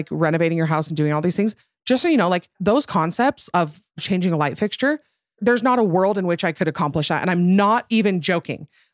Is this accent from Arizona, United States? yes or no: yes; Arizona, United States; I never knew what a white Christmas was because I was from Arizona.